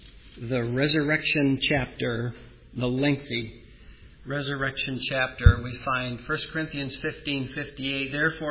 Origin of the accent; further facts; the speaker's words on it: New Berlin, New York, United States; Growing up in New Berlin, New York, testimony time on Sunday nights